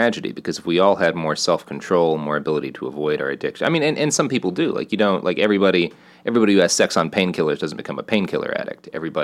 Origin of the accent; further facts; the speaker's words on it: Plano, Texas, United States; I grew up in Plano